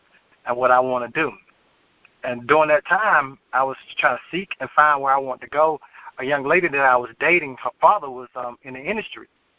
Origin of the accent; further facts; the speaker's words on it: Madison, Georgia, United States; also born or lived in Miami, United States; Well, I was born in Miami, Florida. I'm raised in a small town called Madison, Georgia. I finished school at North Georgia College